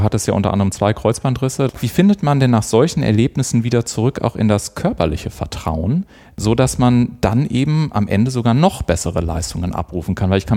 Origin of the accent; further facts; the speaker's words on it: Garmisch-Partenkirchen, Bavaria, Germany; Ich bin auch aus Garmisch-Partenkirchen.